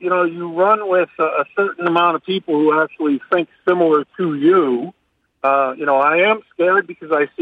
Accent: New Hampshire, United States; I'm from New Hampshire, and I just can't believe that, you know, we're live for your die state

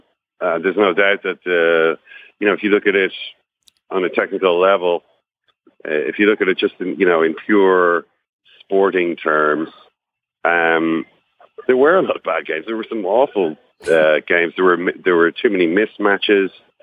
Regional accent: Ireland; I'm from Ireland

